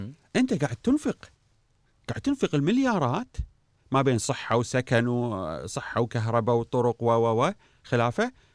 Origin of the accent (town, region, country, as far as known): Kuwait